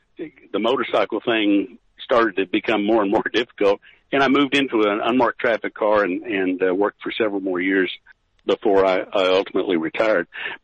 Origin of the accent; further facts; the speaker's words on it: Austin, Texas, United States; But anyway, I grew up down in the Austin area, went to college in a medium-sized university near Austin